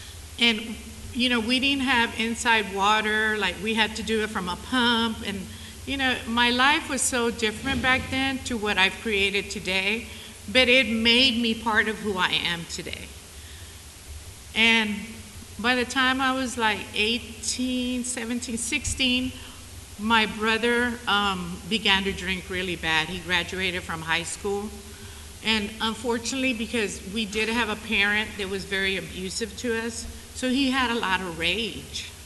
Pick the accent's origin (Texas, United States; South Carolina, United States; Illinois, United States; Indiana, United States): Texas, United States; So I grew up in Texas in the Rio Grande Valley, and my grandparents were from Mexico